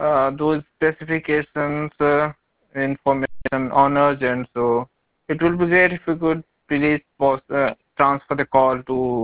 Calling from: India; Actually, I'm calling from India, from BIS Research.

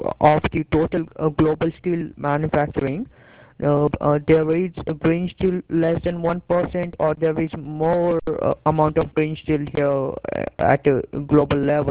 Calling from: India; I'm calling from India.

